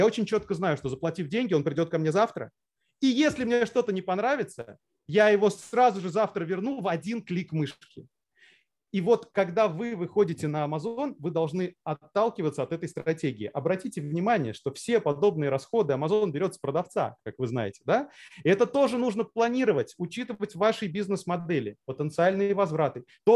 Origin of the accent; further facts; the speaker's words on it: Russia; поскольку я также предприниматель из России